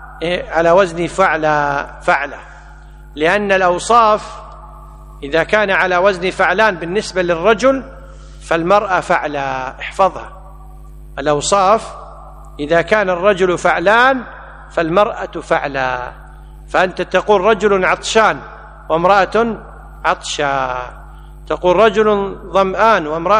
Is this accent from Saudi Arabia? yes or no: no; Kuwait; وإحنا عندنا في الكويت يسهلون الهمز